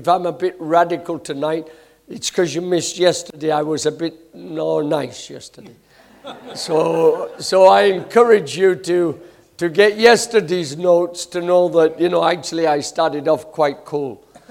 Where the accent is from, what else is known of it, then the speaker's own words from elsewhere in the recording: Yorkshire and the Humber, United Kingdom; moved away as an adult; now in Canada; I'm from Yorkshire originally. I've forgotten how to talk like where I come from, but I was here until 1974. From 53 to 74, I was just Yorkshire born, Yorkshire bred